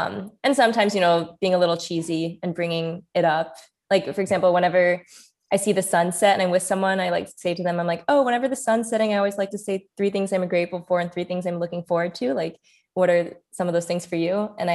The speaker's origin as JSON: {"language": "English", "town": "Santa Monica", "region": "California", "country": "United States", "tie": "born or raised there", "said": "I grew up in Santa Monica, which is, you know, very safe, nice, beachy town, and it's diverse."}